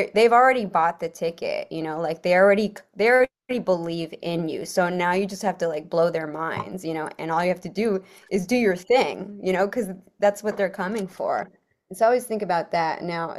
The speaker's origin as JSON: {"language": "English", "region": "California", "country": "United States", "tie": "born or raised there", "said": "like one of the top like influential bands, like growing up in California, Southern California."}